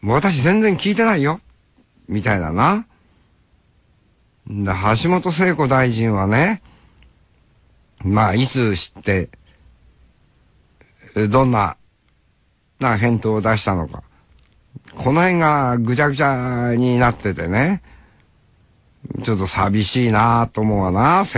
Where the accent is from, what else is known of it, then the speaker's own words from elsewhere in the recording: Hokkaido, Japan; まあ俺はね、その北海道民としてですね、札幌市民じゃないですから、足郎町民ですからね